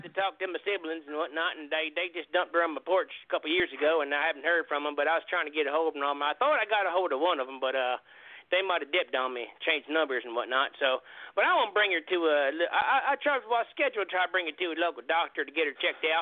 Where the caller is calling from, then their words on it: California, Iowa, United States; Well, I'm calling from California right now. I live in California. You know what I mean? California, IA.